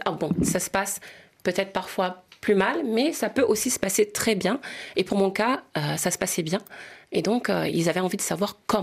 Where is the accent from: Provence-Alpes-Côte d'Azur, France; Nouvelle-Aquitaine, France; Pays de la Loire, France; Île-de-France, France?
Île-de-France, France; Mantes-la-Jolie; also born or lived in Dakar, Senegal; j'ai passé 7 ans à Dakar et pour les personnes qui me suivent depuis le départ, ils savent tous que moi, je suis originaire de Mantes-la-Jolie, que je suis née et que j'ai grandi en France.